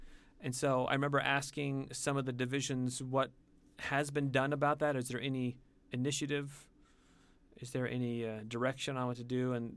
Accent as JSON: {"language": "English", "country": "United States", "said": "I think it's one of the benefits of being an American living in the United States"}